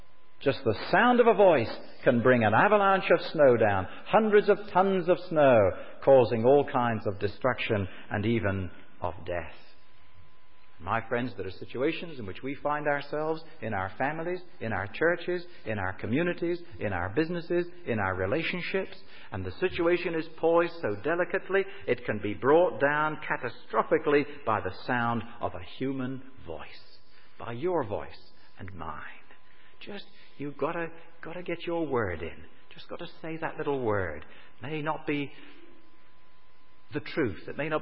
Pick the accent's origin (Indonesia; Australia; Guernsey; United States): Guernsey; moved away; also born or lived in Islay, Scotland; During World War II, I was evacuated from Guernsey when the Germans invaded, and I went to live for 4 to 5 years on a Hebridean island, the island of Islay.